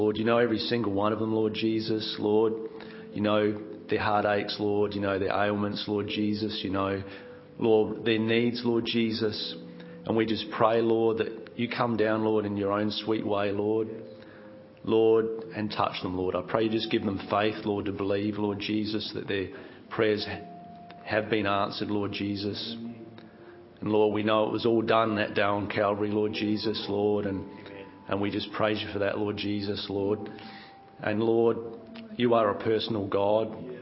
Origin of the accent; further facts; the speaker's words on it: Australia; accent: Australian; I'm not much of a speaker, but yeah, obviously Aussie by my accent.